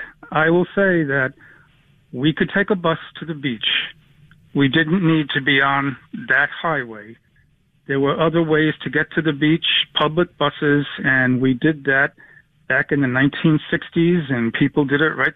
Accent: New York, United States; I grew up on Long Island, right by the Southern State Parkway

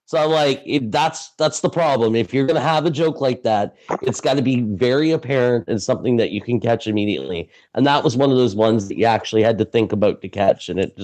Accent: Canada; Oh, my eye roll, as the Canadian on the panel

